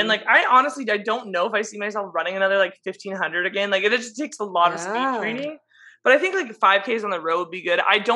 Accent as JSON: {"language": "English", "town": "San Diego", "region": "California", "country": "United States", "said": "Yeah, I'm from San Diego."}